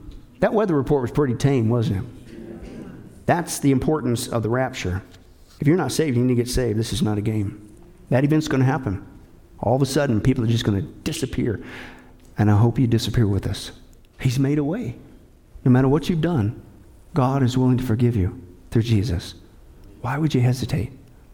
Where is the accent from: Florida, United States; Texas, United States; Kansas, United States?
Kansas, United States; born or raised there; also born or lived in Nebraska